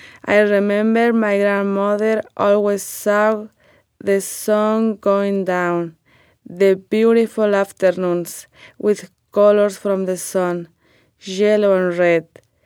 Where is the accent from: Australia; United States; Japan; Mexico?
Mexico; English is a second language; I'm from Mexico.